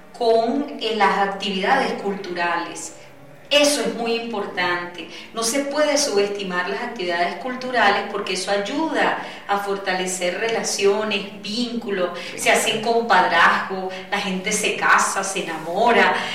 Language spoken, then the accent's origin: Spanish; Venezuela; así somos los venezolanos y las venezolanas.